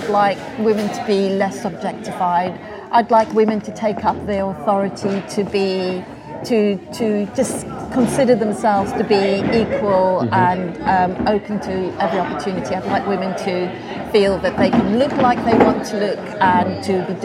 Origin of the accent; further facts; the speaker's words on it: South Africa; One is me as a South African, it doesn't feel like a centenary of voting for women.